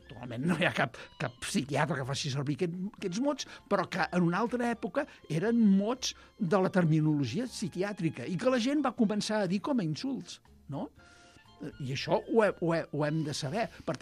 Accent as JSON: {"language": "Catalan", "region": "Catalonia", "country": "Spain", "said": "perquè jo sóc del Camp de Tarragona."}